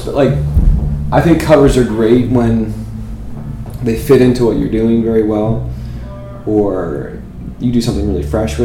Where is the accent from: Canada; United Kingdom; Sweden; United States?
Canada; Truro, Nova Scotia; Well, I grew up in Truro, which is about 45 minutes from Halifax.